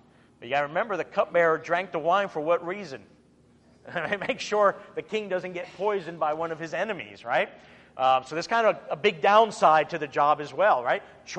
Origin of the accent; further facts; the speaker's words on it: United States; born there; My parents are Cuban. They were born and raised there. I was born here in the United States.